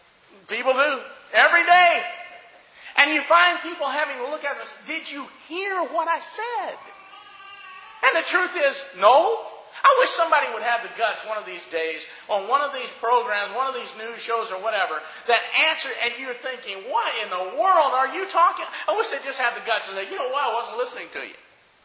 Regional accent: Alabama, United States; I grew up in Alabama.

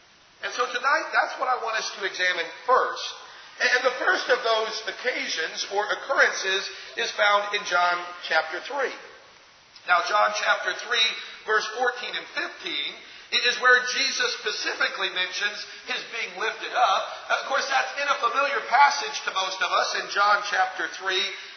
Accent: Midwest, United States; I'm from the South, at least now. I grew up in the Midwest, but I live in the South

